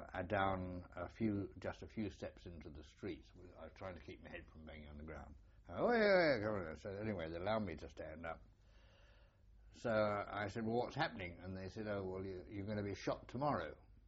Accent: United Kingdom; I said, I'm a British officer.

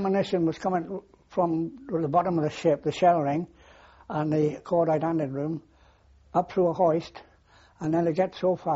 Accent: Pontypridd, Wales, United Kingdom; moved away as an adult; now in Plymouth, United Kingdom; Well, no, I came from Wales originally, joined the Navy from Wales, but I got married down here in 1932, and I've been down here ever since.

